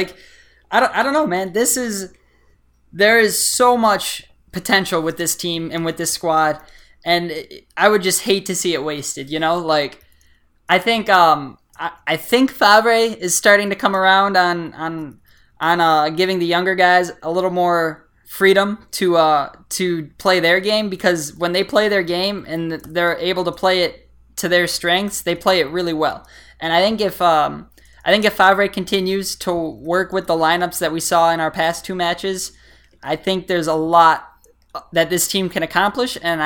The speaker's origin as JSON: {"language": "English", "country": "United States", "said": "being an American, like, it's hard for me not to like Pulisic"}